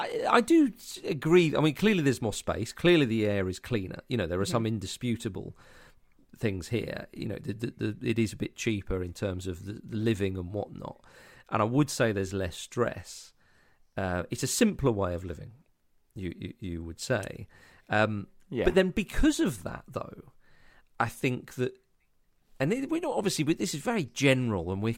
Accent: Edinburgh, Scotland, United Kingdom; Even growing up in Edinburgh, it was right on the edge of the city.

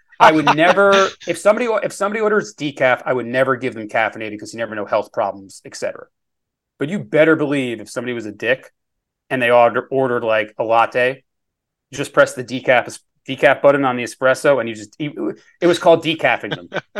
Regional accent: New York, United States; obviously Bob's from Brooklyn and I'm from Long Island, which is pretty close.

